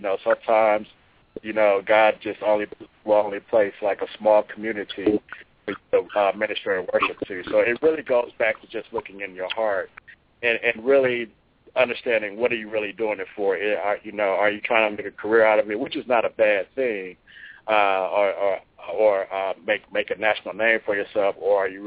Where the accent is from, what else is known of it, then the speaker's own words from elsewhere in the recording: Houston, Texas, United States; now in Dallas, United States; We're currently in Dallas now. I'm originally from Houston, and Monet is originally from Austin, Texas.